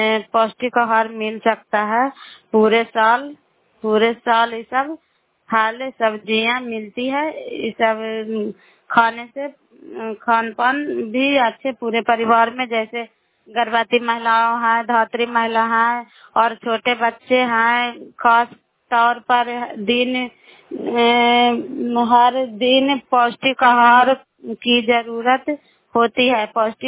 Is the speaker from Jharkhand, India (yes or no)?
no; Bihar, India; नालंदा जिला करावलाव के निवासी हूँ।